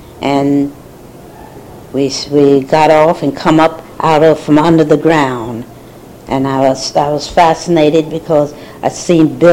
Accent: Winston-Salem, North Carolina, United States; I don't think I met three lesbians from Winston-Salem, North Carolina. Even up to now.

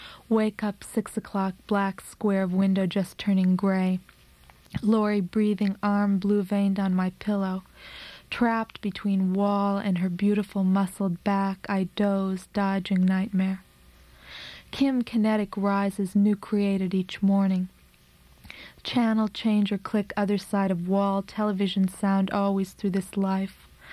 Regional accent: Oregon, United States; now in New York, United States; Oh, and another thing is that I'm from Oregon. I came to New York about 3 years ago, and I still identify as an Oregonian very heavily.

